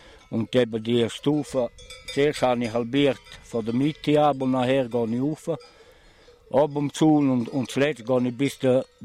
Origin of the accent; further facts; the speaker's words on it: Brigels, Graubünden, Switzerland; Ich bin von Brigels.